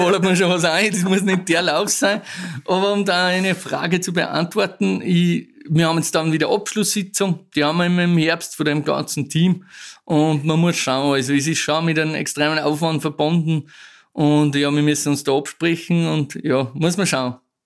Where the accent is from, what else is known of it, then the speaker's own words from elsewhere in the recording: Austria; bei uns im Salzkammergut